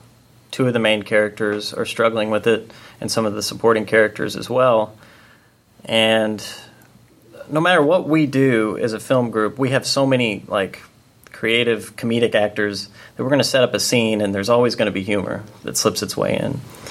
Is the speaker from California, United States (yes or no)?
no; Mustang, Oklahoma, United States; I grew up in Mustang, Oklahoma, so I was around people that, had Southern accents, but I never, it never really filtered